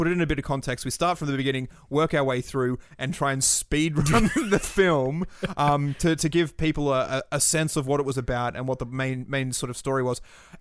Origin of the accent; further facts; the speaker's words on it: Australia; I am Australian, but somehow playing an English person.